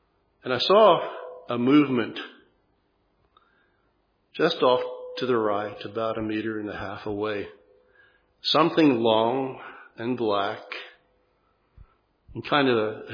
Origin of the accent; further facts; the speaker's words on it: South Africa; also born or lived in Zimbabwe / Zambia; I grew up in South Africa and in Rhodesia, as it was at that time, Southern Rhodesia and Northern Rhodesia. Now those are Zimbabwe and Zambia.